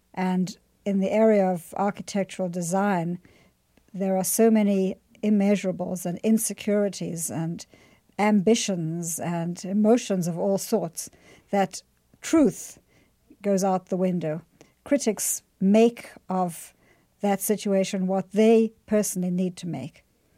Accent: Philadelphia, Pennsylvania, United States; Right. It is my hometown.

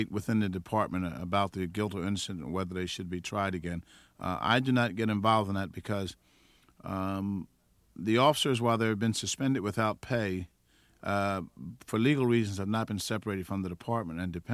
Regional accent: Philadelphia, Pennsylvania, United States; I grew up in West Philadelphia, out near 56 and Girard Avenue, 56 and Alfred Avenue. I'm the oldest of seven children.

